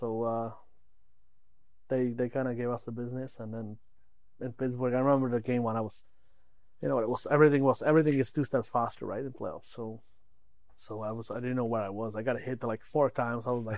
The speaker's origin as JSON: {"language": "English", "country": "Czechia", "second_language": "English", "said": "So I come from Czech, and then last year we go to Czech."}